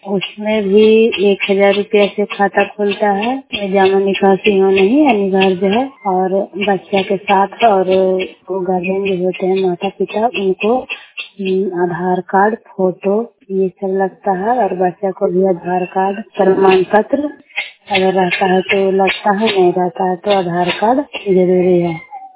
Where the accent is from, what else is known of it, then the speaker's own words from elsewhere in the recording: Chero, Bihar, India; मैं नालंदा जिला हरनौत ब्लॉक चेरो गांव के रहने वाली हूँ